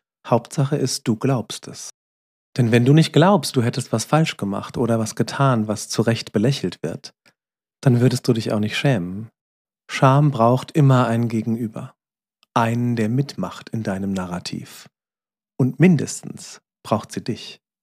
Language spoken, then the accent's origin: German; Bad Soden, Hesse, Germany; In Bad Soden, wo ich groß geworden bin, machte das Freibad üblicherweise am Wochenende des 1. Mai auf.